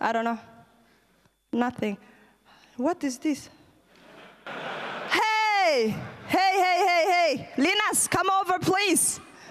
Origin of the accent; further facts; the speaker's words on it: Kenya; So we grew up in Kenya.